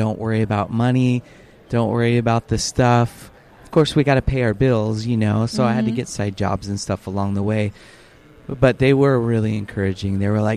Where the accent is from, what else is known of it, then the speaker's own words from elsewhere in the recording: San Diego, California, United States; also born or lived in Lake Havasu; I'm from San Diego, but I was living in Lake Havasu because I went to high school there. And I moved back to San Diego